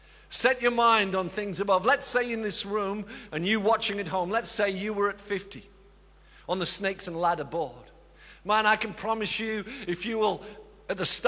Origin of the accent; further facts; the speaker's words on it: Northeast, United States; But I'm from the Northeast, where men are men and so are the women sort of thing. And we're tough and we're very black and white. We're often very negative. And so that's how I was brought up to be.